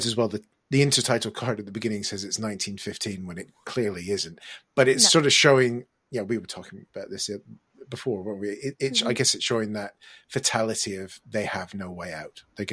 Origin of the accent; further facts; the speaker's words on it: Canada; moved away; when I moved over from Canada, it was one of the videos I had in our old Canadian VHS that I was allowed to have in my room.